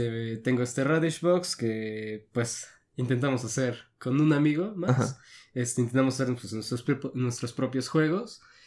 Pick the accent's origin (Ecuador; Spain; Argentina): Ecuador; now in Mexico; antes pues yo soy de Ecuador. Viví en Ecuador. Me vine aquí a México en 2010.